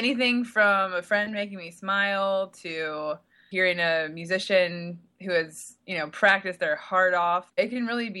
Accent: Virginia, United States; moved away as an adult; also born or lived in North Carolina; now in New York City, United States; Well, I was originally from Virginia, moved to North Carolina for a couple years after college, and so was a Southern girl for most of my life. The day after my 29th birthday, I moved to New York City

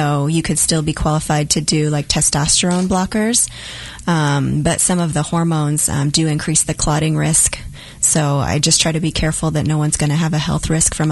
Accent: Wichita, Kansas, United States; I'm originally from Kansas, grew up in Wichita

